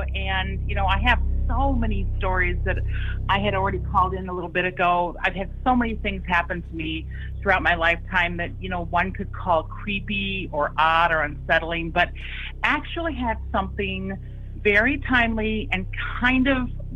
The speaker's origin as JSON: {"language": "English", "region": "Illinois", "country": "United States", "tie": "born or raised there", "said": "I grew up in Illinois"}